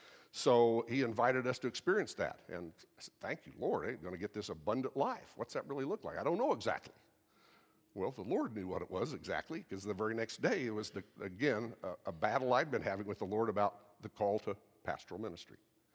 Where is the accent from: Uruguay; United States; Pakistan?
United States; Farmersburg, Indiana; I'm from Farmersburg, Indiana, in Sullivan County. I'm the country kid, you know.